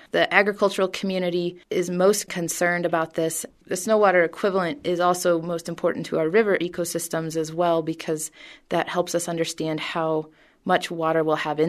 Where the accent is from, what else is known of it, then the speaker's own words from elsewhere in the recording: Midwest, United States; Growing up in the Midwest, we had water towers in our towns.